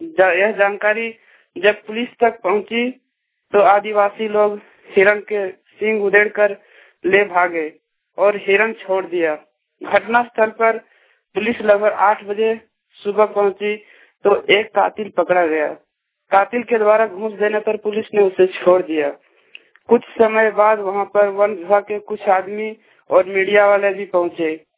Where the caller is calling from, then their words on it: Saharpura, Jharkhand, India; ग्राम सहरपुरा, post सिंहटा, थाना जमगर, जिला गिरिडीह, झारखंड से बोल रहा हूँ।